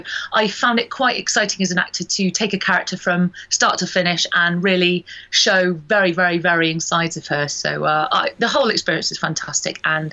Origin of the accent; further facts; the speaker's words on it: Bristol, South West England, United Kingdom; it's a sci-fi that's actually shot in my hometown, Bristol, which is brilliant as an actor to be able to work on the doorstep